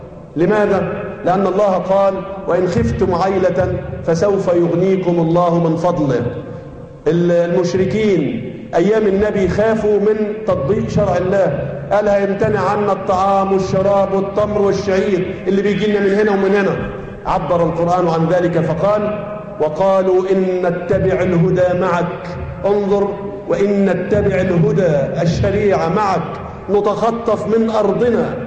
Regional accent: Egypt; عندما كانت جامعاتنا جامعات قوية كان يأتينا طلاب الخليج يتعلمون عندنا في مصر.

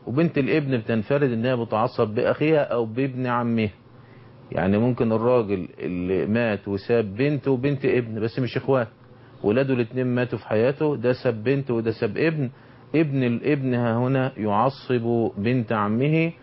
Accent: Egypt; اللي ذكرنا إن القانون وعندنا في مصر ها هنا يأخذ من أحكام الشريعة الإسلامية،

